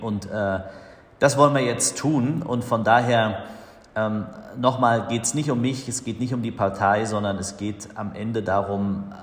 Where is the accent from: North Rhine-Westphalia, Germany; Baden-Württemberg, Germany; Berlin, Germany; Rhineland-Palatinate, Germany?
Berlin, Germany; Und wir als Berliner haben natürlich jetzt den ersten Wahlkampf in diesem Jahr, der zu bestehen ist, den man bestreitet.